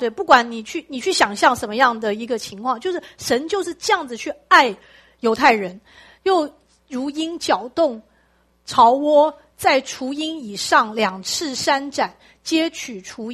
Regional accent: Taiwan; 就是我们这些人，我们台湾人，我们台湾人的心意

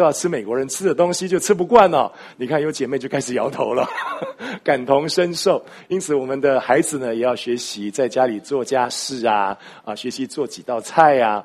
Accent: Singapore; now in Taipei, Taiwan; 其实我是从新加坡来的，那我来台北华神任教的时间很短，只有2年半，

